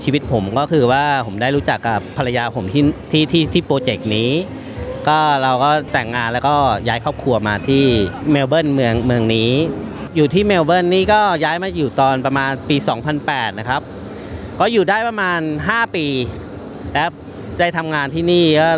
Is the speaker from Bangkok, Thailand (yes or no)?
yes; Bangkok, Thailand; born there; ผมเกิดที่กรุงเทพนะฮะ